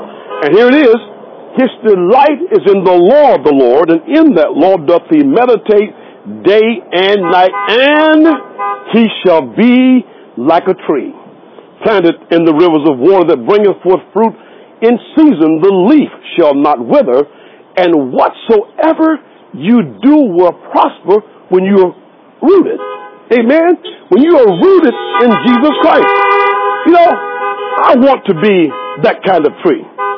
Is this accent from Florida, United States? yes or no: yes; Florida, United States; Now, y'all know I grew up in Florida.